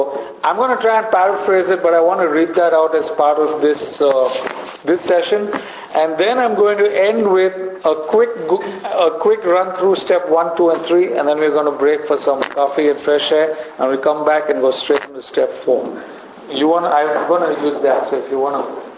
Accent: India; I grew up in India.

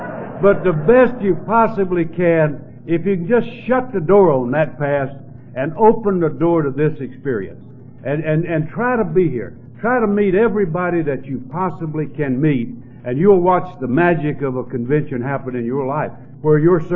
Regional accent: North Carolina, United States; I'm from North Carolina, where we produce that stuff.

